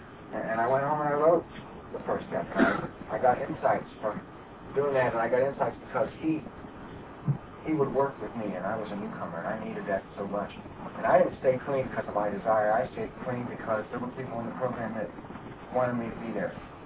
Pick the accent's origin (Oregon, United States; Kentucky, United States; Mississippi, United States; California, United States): California, United States; I'm a tour guide. I'm from California.